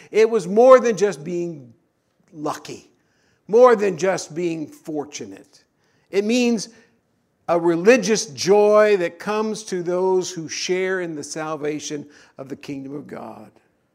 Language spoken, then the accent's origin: English; the South, United States; I'm from the South, I can use that phrase.